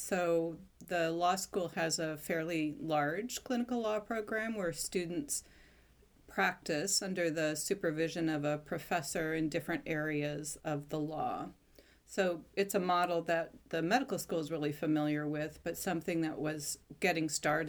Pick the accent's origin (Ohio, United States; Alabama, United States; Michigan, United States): Michigan, United States; I went to the University of Michigan in Ann Arbor. I grew up in Michigan